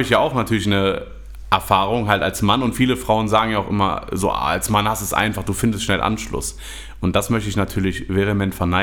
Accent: Germany; ich bin Deutscher

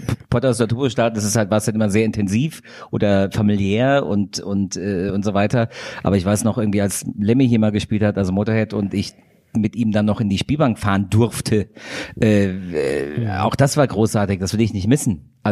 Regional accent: Giessen, Hesse, Germany; Ich war vorher schon öfters hier als Gast aus Gießen, wo ich herkomme.

